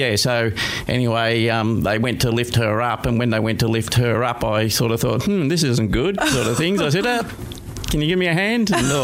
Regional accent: Victoria, Australia; now in Melbourne, Australia; I came from the Macedon Ranges, nice country area, as I was saying, and I came back to working in town here

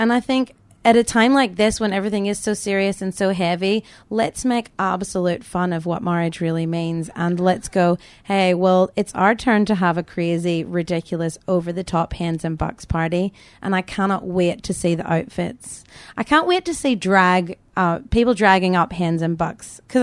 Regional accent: Ireland; And I'm Irish.

